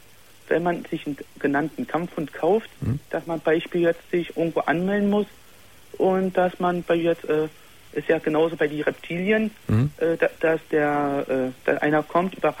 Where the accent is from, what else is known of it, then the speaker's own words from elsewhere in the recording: Berlin, Germany; Und ich komme aus Berlin